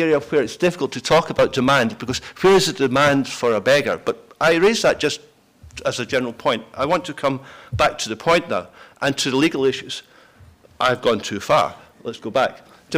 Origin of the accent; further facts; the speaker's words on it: United Kingdom; we're confused about sex as well. But that's what comes with being British, I think.